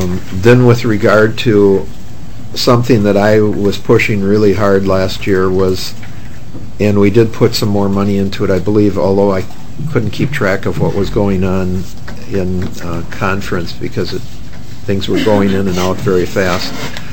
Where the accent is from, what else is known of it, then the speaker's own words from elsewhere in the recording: Ireland; My whole life, I'm Irish.